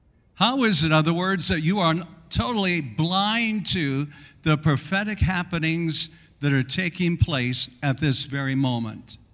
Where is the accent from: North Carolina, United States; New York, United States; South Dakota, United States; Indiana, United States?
South Dakota, United States; growing up in South Dakota, in a farming community where everyone was interested in the weather.